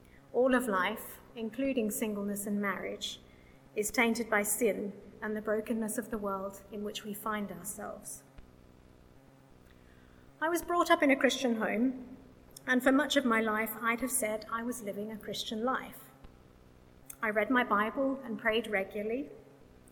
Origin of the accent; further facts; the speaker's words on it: Tasmania, Australia; moved away as an adult; now in Oxford, United Kingdom; I grew up in Tasmania. I moved to Oxford 10 years ago to work for the university